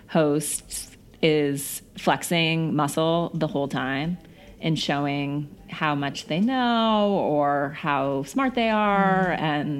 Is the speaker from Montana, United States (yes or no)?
yes; Missoula, Montana, United States; I'm almost 40, and I grew up in Missoula, Montana, which is like a small town.